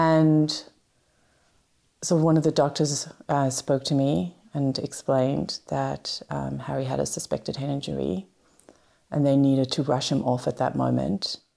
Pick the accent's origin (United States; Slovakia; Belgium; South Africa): South Africa; now in Australia; Growing up in South Africa, often school is quite far away from where you live.